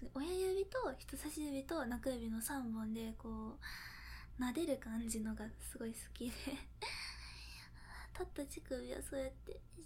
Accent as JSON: {"language": "Japanese", "region": "Fukuoka", "country": "Japan", "accent": "Hakata dialect", "said": "うち博多弁で喋ってるの多分これでわかると思うんやけど、福岡出身で今も福岡に住んでるんやけど、"}